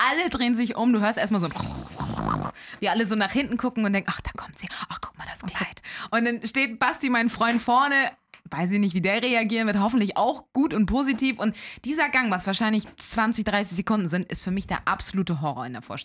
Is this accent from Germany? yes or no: yes; Elmshorn, Schleswig-Holstein, Germany; Das ist so ein bürgerliches Restaurant in Elmshorn, wo ich herkomme.